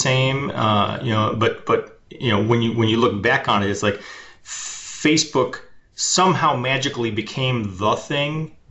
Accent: Detroit, Michigan, United States; I'm from Detroit.

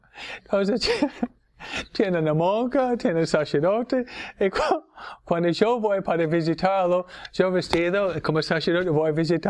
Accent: New York, United States; No, yo nunca viví allá. Nunca viví allá. Yo soy neoyorquino, ¿no?

